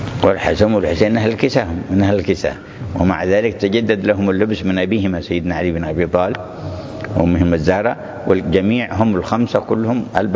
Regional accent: Hadramaut, Yemen; وإليه نسبة الجماعة عندنا في حضرموت ألبا علوي، أقولهم العلويين وألبا علوي نسبة إلى هذا.

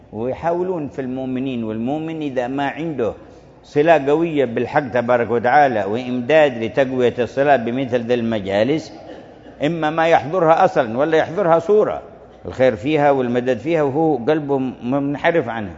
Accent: Hadhramaut, Yemen; وعندنا في حضرموت في شعبان زيارة النبي

